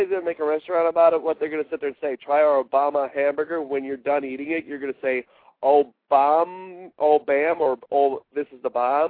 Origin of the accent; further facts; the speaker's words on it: Rockford, Illinois, United States; I'm not sure not if my hometown of Rockford, Illinois, they have one of that.